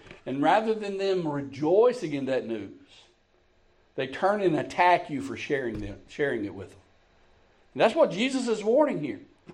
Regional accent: North Carolina, United States; I'm born and raised in North Carolina. My dad grew up as a sharecropper. We come from very poor means.

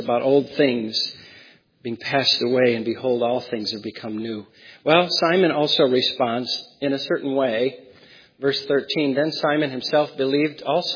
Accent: New Hampshire, United States; accent: New Hampshire; I want to get in my New Hampshire accent fun with this one all the time

